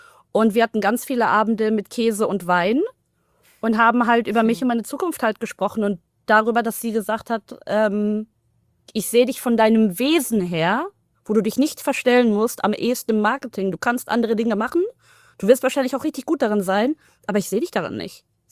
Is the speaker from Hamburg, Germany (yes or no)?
no; Paderborn, North Rhine-Westphalia, Germany; weil ich komme halt, wie gesagt, aus dem Vorort sogar von Paderborn. Es war sehr, sehr weiß gelesen. Ich war die einzige POC halt dort